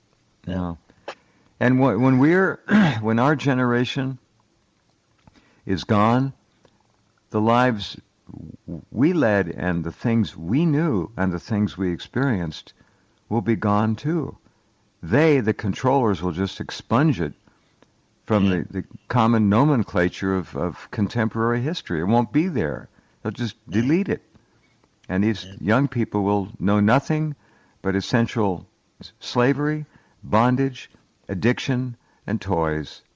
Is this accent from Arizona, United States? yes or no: no; Santa Barbara, California, United States; Well, I'm from Santa Barbara. I'm right there with you.